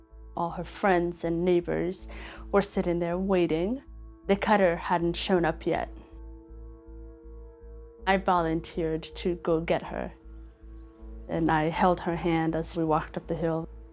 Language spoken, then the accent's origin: English; Nairobi, Kenya; born there; I was born in Nairobi, Kenya.